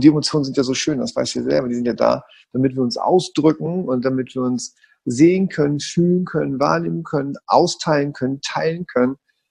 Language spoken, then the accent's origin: German; Hamburg, Germany; ich bin evangelisch, weil es halt so von früher war in Hamburg, ne? Ich bin ein Hamburger Junge.